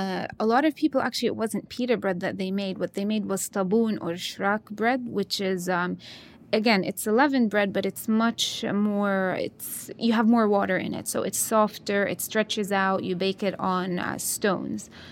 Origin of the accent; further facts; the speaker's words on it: Jerusalem, Jerusalem District, Israel; I grew up in Jerusalem, and there it's a melting pot.